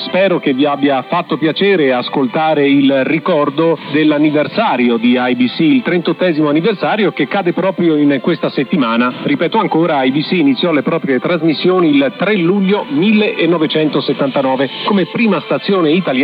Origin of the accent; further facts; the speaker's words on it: Civitavecchia, Lazio, Italy; born there; Il mercoledì non sono mai a Civitavecchia, mia città natale